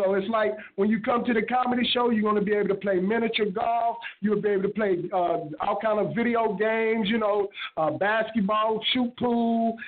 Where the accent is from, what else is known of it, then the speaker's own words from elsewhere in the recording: Atlanta, Georgia, United States; now in Los Angeles, United States; Which, I'm from Atlanta. I didn't move to L.A. to be called Compton.